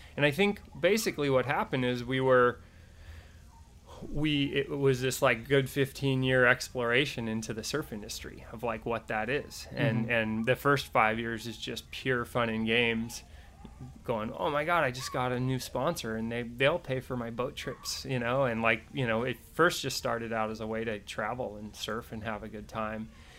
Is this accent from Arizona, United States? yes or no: no; Ojai, California, United States; We grew up in Ojai, California, so it's not that far away from the industry.